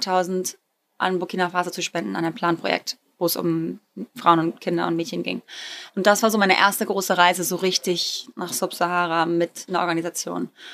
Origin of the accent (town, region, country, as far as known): Greece; born or raised there